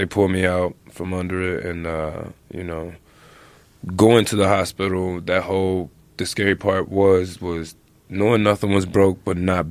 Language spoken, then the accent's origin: English; Cincinnati, Ohio, United States; I grew up wrestling. I'm from Cincinnati, grew up wrestling.